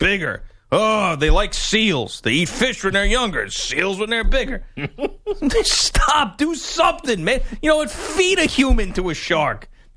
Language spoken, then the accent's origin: English; New York City, New York, United States; Yo, I grew up in the Bronx. I don't care about no shark.